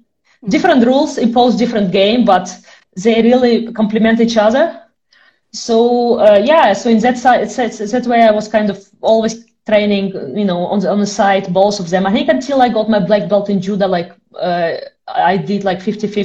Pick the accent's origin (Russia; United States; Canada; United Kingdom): Russia; English is a second language; moved away; also born or lived in Netherlands / Ireland; I am originally from Russia, but the last 15 years or so, I've been around elsewhere in Europe, so mostly in the Netherlands and in Ireland, so kind of in between two countries.